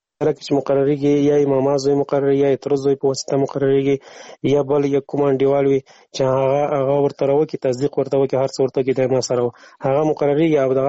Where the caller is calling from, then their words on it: Afghanistan; مالی افغانستان نه تماس نیولې ده،